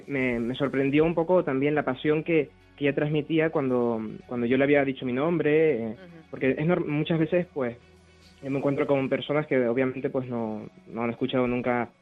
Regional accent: Canary Islands, Spain; accent: Canarian; Sí, yo soy canario, no, soy canario, vale. De Tenerife.

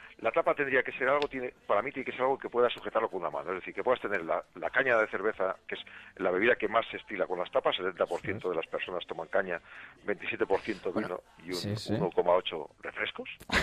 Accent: Burgos, Castile and León, Spain; O la morcilla en mi tierra, en Burgos.

